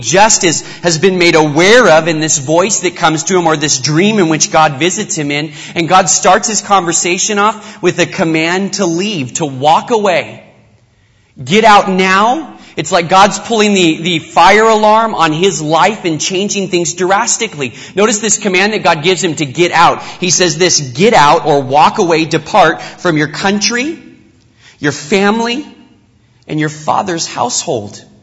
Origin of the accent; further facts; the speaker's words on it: United States; born there; be here in the United States, understand my home country, being born here